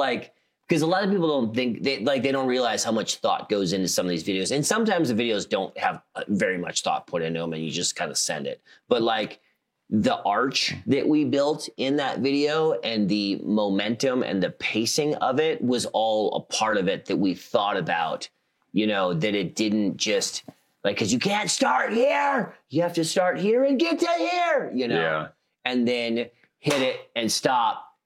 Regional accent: South Dakota, United States; I've got a buddy on the Platte River here, but I grew up in South Dakota just doing sloughs and stuff early morning.

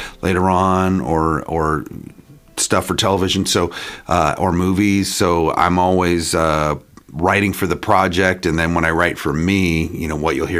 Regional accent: Virginia, United States; But growing up in Virginia, I kind of had a lot of country in my blood.

